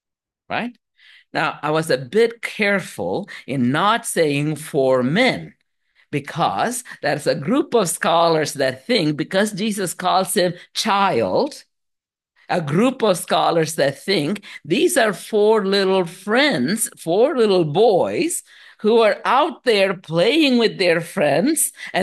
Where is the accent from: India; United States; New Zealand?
India; we used to carry water from the well when I was growing up in India.